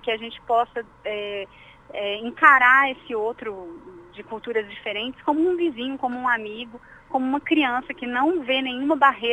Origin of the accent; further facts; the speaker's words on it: Brasília, Federal District, Brazil; A minha infância aqui em Brasília, embora hoje em dia a gente não veja isso cada vez menos, foi uma infância mesmo no pelotismo, embaixo do bloco